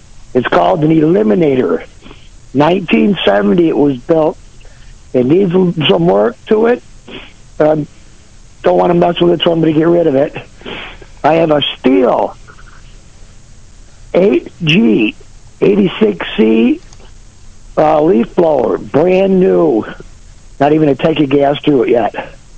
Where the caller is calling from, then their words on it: Alexander, New York, United States; Calling Alexander, Jimmy.